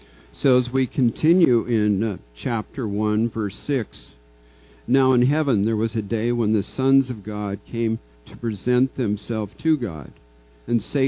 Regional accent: Washington, United States; We're both from Washington State, and we're both part of the youth leadership team here.

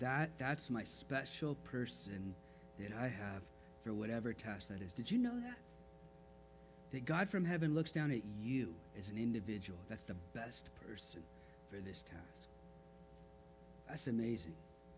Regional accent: Texas, United States; Now, since I'm a Texan, trip out on that.

